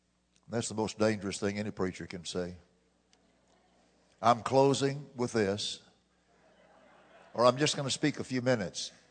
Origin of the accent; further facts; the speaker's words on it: United States; but I'm an American myself. I was born in Harris Hospital.